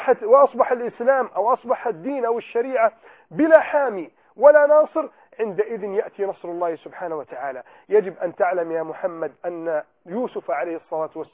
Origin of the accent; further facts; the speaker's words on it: Egypt; استطاع أن ينقذ بلدنا مصر في وقت كانت مليئة البلد فيه بالأزمات